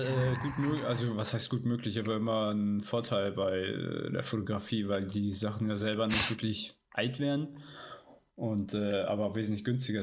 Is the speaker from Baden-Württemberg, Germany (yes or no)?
yes; Stuttgart, Baden-Württemberg, Germany; born there; now in Hamburg, Germany; Und ich bin tatsächlich auch in Stuttgart geboren.